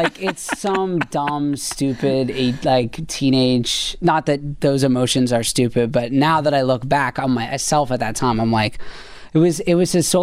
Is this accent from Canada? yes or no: yes; Canada; Because like I'm from Canada